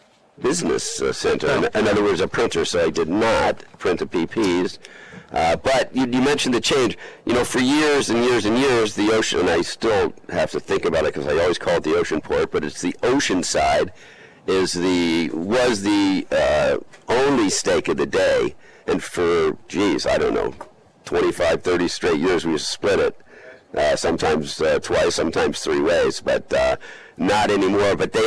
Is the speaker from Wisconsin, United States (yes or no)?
no; California, United States; You forget, I grew up in California.